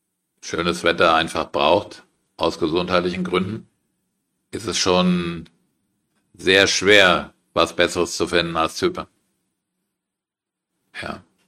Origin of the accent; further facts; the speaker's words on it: Frankfurt, Hesse, Germany; Ich bin ja in Frankfurt aufgewachsen